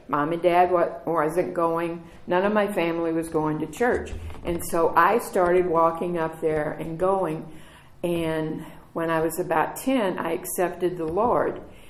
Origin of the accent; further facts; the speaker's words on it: Tennessee, United States; born there; I was born in Tennessee, and my mom picked cotton.